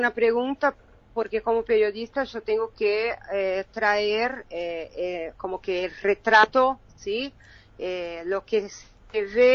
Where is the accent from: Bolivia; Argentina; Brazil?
Brazil; Spanish is a second language; De esta presencia de Brasil, que agradezco mucho como brasileña.